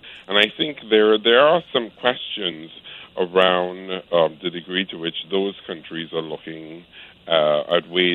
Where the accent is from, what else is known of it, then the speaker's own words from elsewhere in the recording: United States; So as an American married to a French woman, the French government is trying to encourage us to have more children.